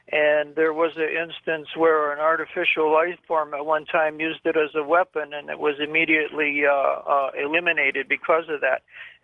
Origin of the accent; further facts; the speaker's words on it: Seattle, Washington, United States; from Seattle